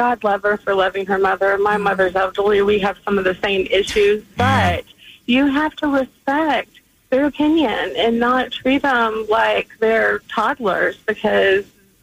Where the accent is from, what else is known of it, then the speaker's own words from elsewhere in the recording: Jersey Village, Texas, United States; I'm a native Houstonian, and I'm 52 years old, and I grew up in Jersey Village